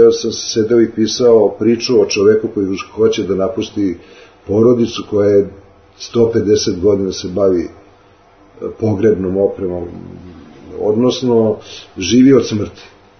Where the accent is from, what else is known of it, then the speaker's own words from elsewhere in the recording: Novi Sad, Vojvodina, Serbia; I došao sam iz Novog Sada, otac je kao vojno lice dobio premještaj i otišao je dalje. došao sam u 68. godine sa jednom povećom torbom